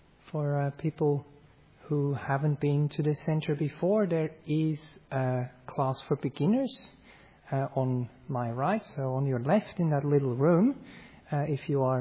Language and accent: English; Switzerland; I'm from Europe, I'm from Switzerland